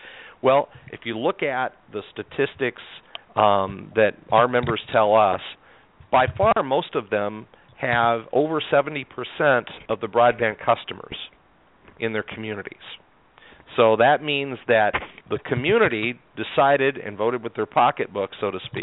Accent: Iowa, United States; I don't know about where you're from, Craig, but I'm born and raised in Iowa

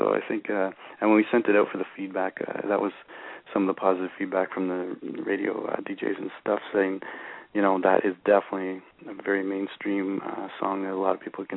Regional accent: Quebec, Canada; because here we are from Quebec, but there's like no Quebec radio stations.

